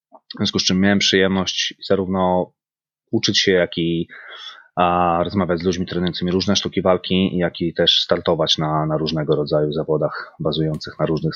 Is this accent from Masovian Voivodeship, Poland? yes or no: yes; Masovian Voivodeship, Poland; przez długi czas wychowywałem się w małej miejscowości pod Warszawą